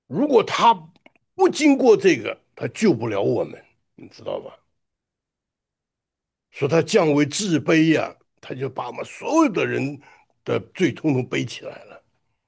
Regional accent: China; 这个按照我们中国人来讲呢，这个是大逆不道的事情，对不对啊？

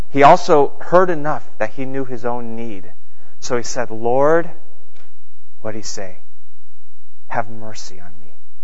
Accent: Los Angeles, California, United States; Remember, I told you I'm from Los Angeles.

